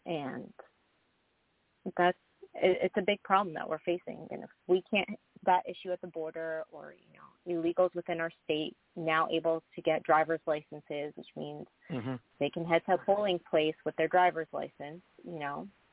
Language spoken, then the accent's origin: English; Florida, United States; I mean, I grew up down in Florida.